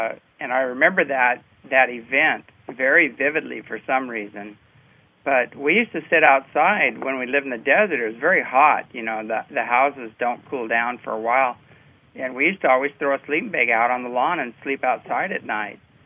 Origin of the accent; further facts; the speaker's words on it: Apple Valley, California, United States; Well, you know, I was raised in Apple Valley, California, and Hesperia is basically where his main lab was